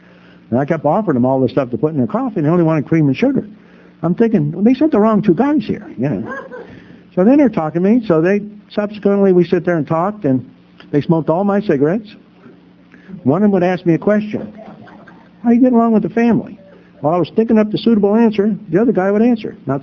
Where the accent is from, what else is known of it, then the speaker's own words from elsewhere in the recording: California, United States; now in Charlotte, United States; I keep telling you, I'm from California. I'm down here in Charlotte.